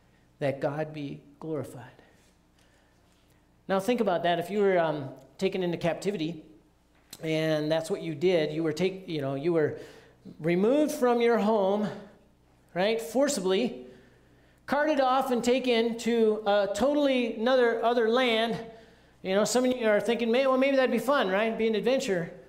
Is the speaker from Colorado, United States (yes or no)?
yes; Boulder, Colorado, United States; okay, you and I here are, we're from Boulder, so we think, oh man, they're going to look way better.